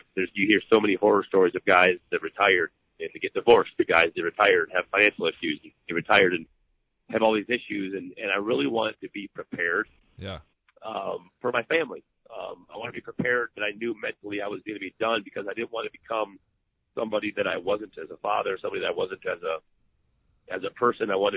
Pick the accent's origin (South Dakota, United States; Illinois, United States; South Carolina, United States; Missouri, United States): South Dakota, United States; growing up in South Dakota, playing nine-man football, graduating with 26 kids in my class